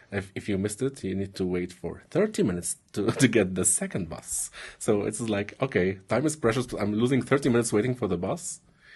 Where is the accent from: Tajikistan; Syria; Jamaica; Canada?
Syria; also born or lived in Turkey; now in United States; Well, I'm originally from Syria. I fled from Syria in 2013 to Turkey, and I lived there for 3 years.